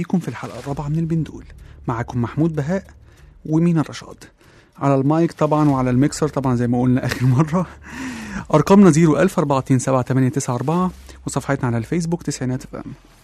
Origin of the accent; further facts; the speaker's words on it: Egypt; بدأت بالحاجات اللي أسست مفهوم وأصل كلمة عيب جوانا كمصريين